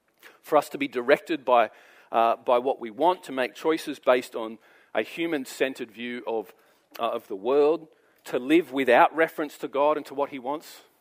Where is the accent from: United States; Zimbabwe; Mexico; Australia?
Australia; New South Wales; born there; I was born in New South Wales. That is how I was birthed. And it's just what I am.